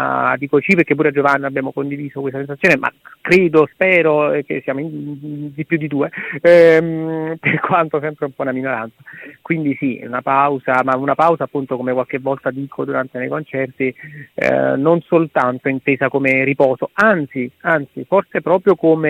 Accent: Naples, Campania, Italy; Io sono un napoletano strano per qualcuno, perché sono attaccatissimo alla mia città, al punto che fino ad oggi non mi ha mai nemmeno sfiorato l'ipotesi di lasciare questa città.

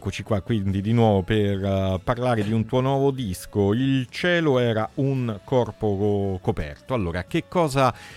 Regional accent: Marche, Italy; ma anche essendo marchigiano

